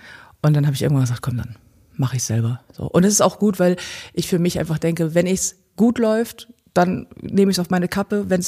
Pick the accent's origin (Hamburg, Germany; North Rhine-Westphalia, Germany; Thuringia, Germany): Hamburg, Germany; Ich bin in Eimsbüttel geboren. So, also bin richtig so in der Mitte, dann auch sehr lange da gelebt, bis ich dann irgendwann weggezogen bin, ganz weit weg nach Barmbek, war meine erste Wohnung und dann jetzt mittlerweile Winterhude.